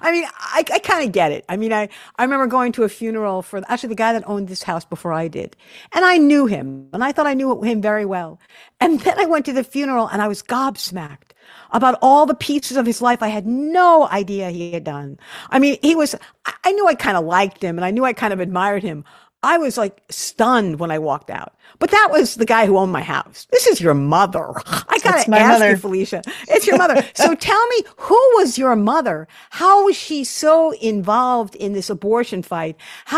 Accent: Long Island, New York, United States; my experience as a white female growing up on Long Island is very different from a Black woman growing up in Detroit

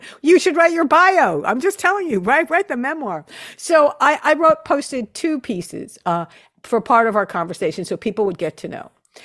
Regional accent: Hicksville, New York, United States; also born or lived in Brooklyn; I'm originally from Hicksville, Long Island. I was born in Bay Ridge, Brooklyn. I should at least care a little bit given my origins.

